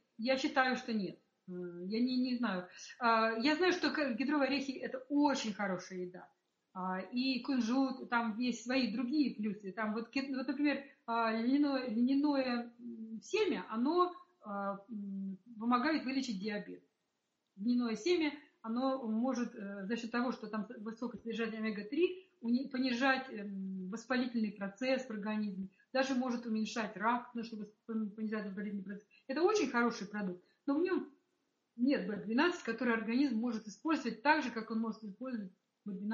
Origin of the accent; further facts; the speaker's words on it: Sakhalin Oblast, Russia; born there; А я вообще родилась на Сахалине, то есть в рыбном крае. Меня на рыбу все время тянет. Я когда 10 лет после войны родилась